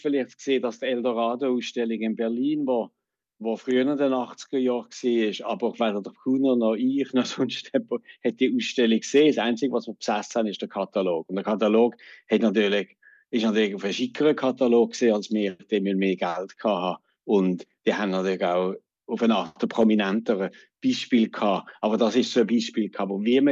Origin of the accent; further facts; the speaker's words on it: Basel, Basel-Stadt, Switzerland; Also ich bin 1961 geboren. Ich bin in Basel aufgewachsen, in Basel zur Schule gegangen.